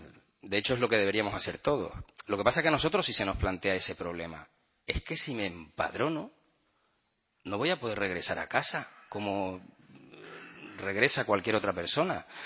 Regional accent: Canary Islands, Spain; moved away; quienes somos de Canarias, ¿no? Quienes hemos nacido en Canarias.

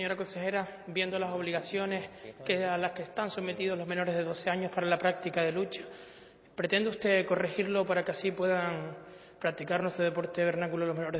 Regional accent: Canary Islands, Spain; uno de los elementos de identidad que tenemos como canarios.

